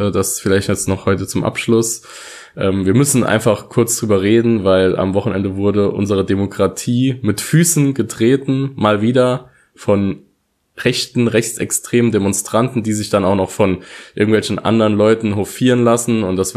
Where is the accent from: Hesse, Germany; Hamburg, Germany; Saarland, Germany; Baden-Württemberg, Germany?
Saarland, Germany; wir kommen ja aus dem Saarland hier